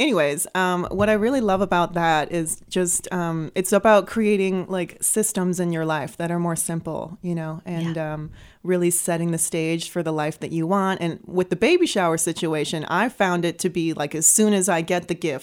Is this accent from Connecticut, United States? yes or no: no; San Francisco, California, United States; now in St. Louis, United States; So I'm from San Francisco, California originally. And I love it. I love the Bay Area.